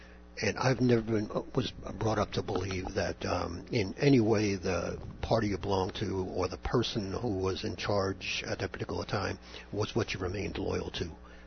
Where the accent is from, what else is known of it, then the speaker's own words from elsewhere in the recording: Bergenfield, New Jersey, United States; In Bergenfield, New Jersey.